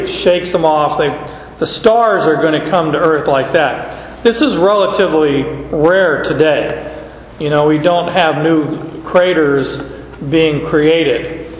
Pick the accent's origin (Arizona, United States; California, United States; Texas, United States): Arizona, United States; When I grew up in Arizona, we used to have Mexican sarapes.